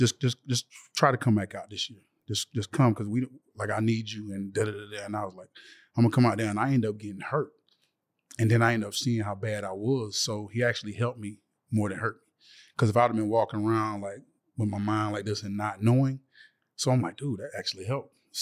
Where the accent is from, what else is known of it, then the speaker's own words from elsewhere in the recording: Timbersville, South Carolina, United States; I came from Timbersville, South Carolina. Like, literally nobody ever from Timbersville, South Carolina made it to the league.